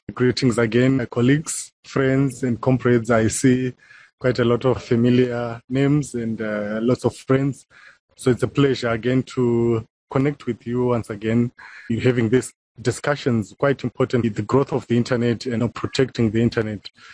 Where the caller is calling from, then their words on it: Harare, Zimbabwe; I'm Senior Policy Advisor for Africa. I'm connecting from Zimbabwe, Harare